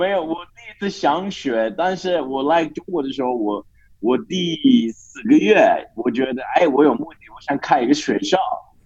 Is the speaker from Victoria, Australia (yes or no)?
no; Sydney, New South Wales, Australia; Chinese is a second language; now in Hohhot, China; 我从悉尼来的，悉尼澳大利亚。现在我在你们的老家中国，我在北方内蒙古呼和浩特